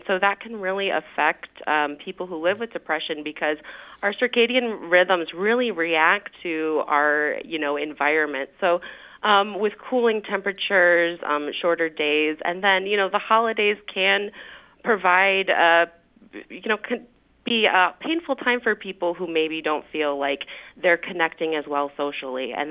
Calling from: Chicago, Illinois, United States; I'm calling you from Chicago, where our weather really can impact people who live with depression.

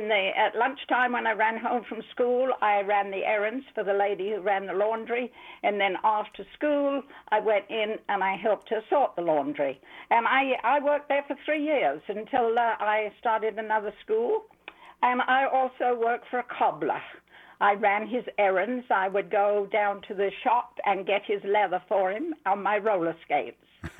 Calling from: London, United Kingdom; I'm originally from England and from London.

